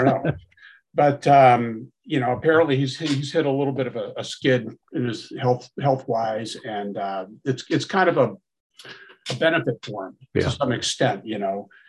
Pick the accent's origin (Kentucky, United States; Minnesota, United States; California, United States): California, United States; San Francisco; I brought out a lot of memories for me growing up in San Francisco in the 60s and 70s